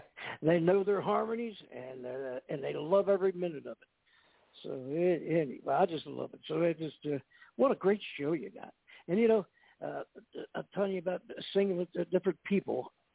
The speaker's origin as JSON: {"language": "English", "town": "Cincinnati", "region": "Ohio", "country": "United States", "tie": "born or raised there", "said": "all my friends that I grew up with in Cincinnati, Ohio. We had a city up there called Price Hill, and it was all Italian families up there."}